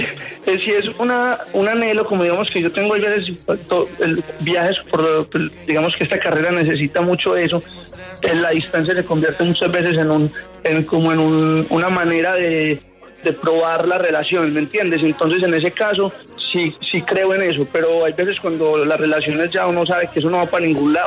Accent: Colombia; toda mi tierrita, Colombia

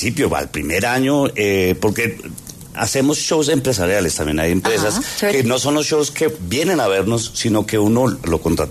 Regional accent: Colombia; Y honestamente, como colombiano, me siento mal decir esto

